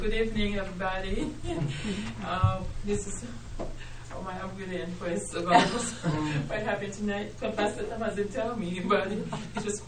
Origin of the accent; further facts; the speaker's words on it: Haiti; English is a second language; now in United States; I'm from Haiti. You know, in Haiti, when you're married, they call you by your husband name. … I came to the United States in 1990, and I attended ESL class at Fredericksburg Elementary School.